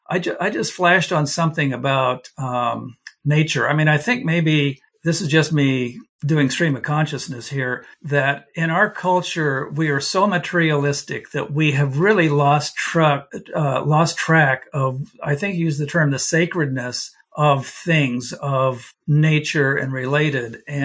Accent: Oregon, United States; born or raised there

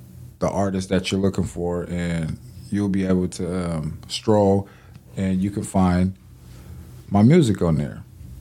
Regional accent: Tacoma, Washington, United States; You know, I'm born and raised in Tacoma, Washington.

